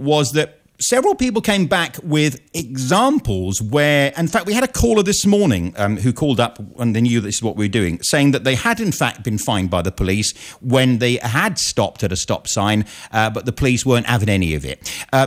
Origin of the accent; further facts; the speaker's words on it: Glasgow, Scotland, United Kingdom; Yeah, my hometown.